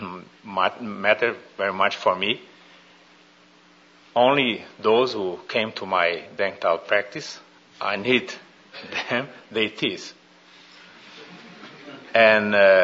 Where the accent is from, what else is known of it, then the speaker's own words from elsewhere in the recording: South Region, Brazil; English is a second language; south of Brazil. My family has German background. This is the reason of my accent, curious accent. And they are Lutherans. And I was raised also up in the environment of the Lutheran Church.